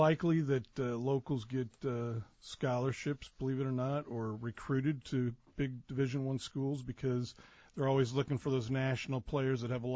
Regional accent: Lake Havasu City, Arizona, United States; Yeah, I grew up in Lake Havasu.

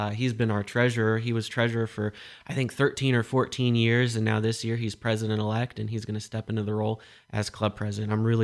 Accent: Brazil, Indiana, United States; I grew up here in Brazil, so I know how important the 4th of July celebration is as a child, right?

